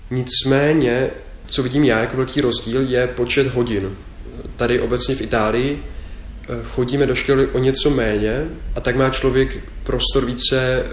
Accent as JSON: {"language": "Czech", "town": "Kroměříž", "region": "Zlín Region", "country": "Czechia", "tie": "born or raised there", "said": "pocházím z Kroměříže, což je takové krásné moravské městečko. A v Kroměříži jsem vyrůstal, chodil jsem tam na základní školu, potom i na gymnázium."}